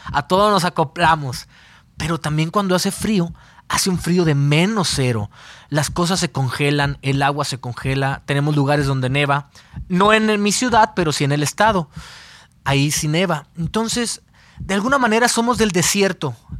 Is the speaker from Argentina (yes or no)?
no; Sonora, Mexico; Ahí está mi tierra, Sonora. En el barrio donde yo crecí, Era un barrio muy popular donde agradezco a la vida haber crecido y nacido ahí.